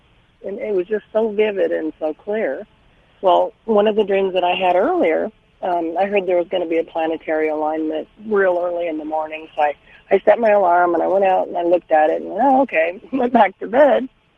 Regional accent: Reno, Nevada, United States; I talked to you a while back. I'm from Reno.

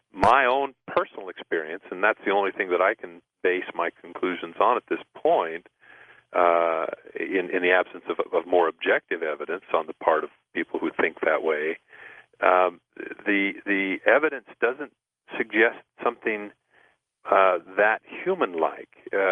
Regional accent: Spokane, Washington, United States; Growing up in the Pacific Northwest, I eventually was introduced to the Sasquatch, to the North American Bigfoot. And in fact, Roger Patterson came up through Spokane, where I lived as a youngster

